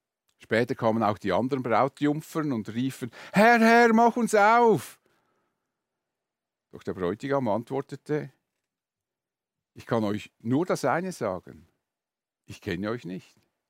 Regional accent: Switzerland; außer bei uns in der Schweiz, da ist bezüglich Pünktlichkeit null Toleranz.

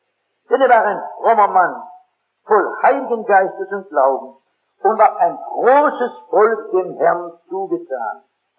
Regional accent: Northern Germany, Germany; Bei uns in Norddeutschland gibt es keine Altierdichter, nicht wahr?

